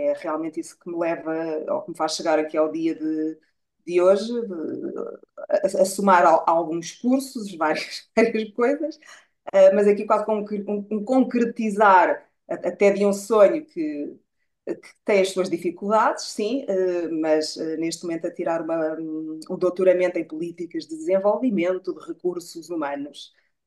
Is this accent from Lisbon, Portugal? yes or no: yes; Lisbon, Portugal; Dizer-vos então que … nascida e criada em Lisboa, portanto, a verdadeira alfacinha